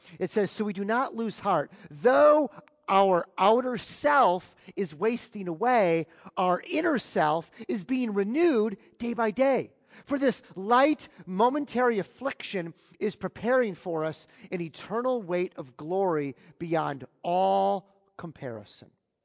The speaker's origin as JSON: {"language": "English", "country": "United States", "said": "And as an American who was clearly an expert on the topic of free refills"}